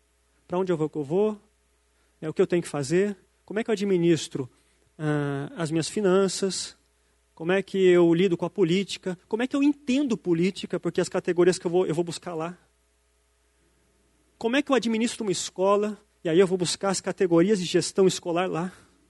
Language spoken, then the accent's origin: Portuguese; Jundiaí, São Paulo, Brazil; Fiquei 18 anos fora daqui. Eu sou de Jundiaí, né? Do interior aqui de São Paulo. Voltei para cá faz um mês e meio, mais ou menos.